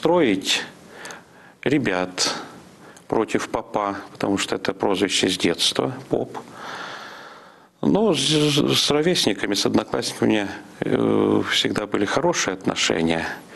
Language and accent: Russian; Tomsk, Tomsk Oblast, Russia; в Томске я родился, и в Томске было всего два действующих храма. Вот я вырос в Петропавловском соборе города Томска.